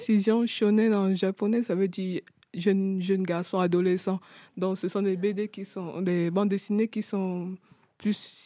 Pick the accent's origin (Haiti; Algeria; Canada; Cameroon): Cameroon; moved away as an adult; Moi, je viens du Cameroun. J'ai passé toute mes 25 premières années au Cameroun avant d'aller vers d'autres cieux. J'ai aussi assez voyagé dans plusieurs pays d'Afrique et aussi en France avant d'atterrir ici en Suisse.